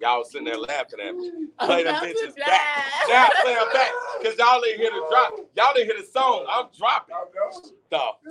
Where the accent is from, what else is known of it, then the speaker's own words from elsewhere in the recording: Chicago, Illinois, United States; I'm from the West Side of Chicago. I am not from Bellwood. 703 North Austin, Chicago, ooh. Illinois. Ooh. Chicago, Illinois. Austin and Chicago Avenue. That's where the fuck I grew up at.